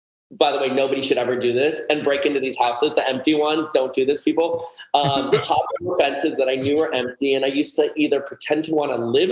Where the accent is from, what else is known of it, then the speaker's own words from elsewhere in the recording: California, United States; Oh, I grew up in like the poor neighborhood in the San Fernando Valley.